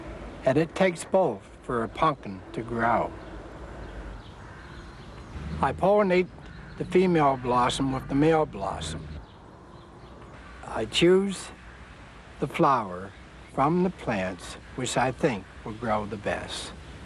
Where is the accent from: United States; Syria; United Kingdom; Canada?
Canada; Windsor, Nova Scotia; from Windsor, Nova Scotia, where I've grown some of the world's largest pumpkins.